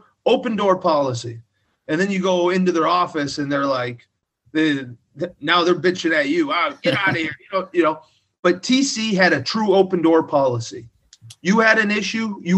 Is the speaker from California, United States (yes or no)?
no; Illinois, United States; And I am about as green as they get, right? Growing up in Southern Illinois.